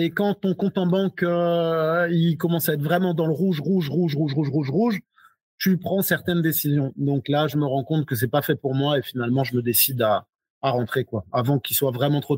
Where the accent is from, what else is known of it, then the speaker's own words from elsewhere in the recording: Grand Est, France; moi, j'ai grandi en Alsace